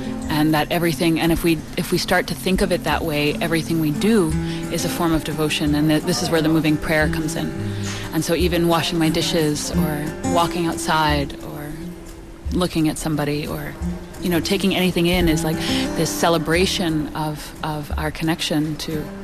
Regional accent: New York City, New York, United States; I'm from New York City originally

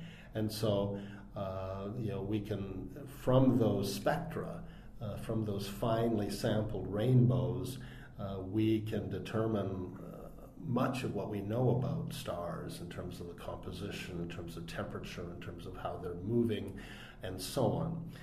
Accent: Canada; So I'm the Canadian who did not discover the supernova of the century.

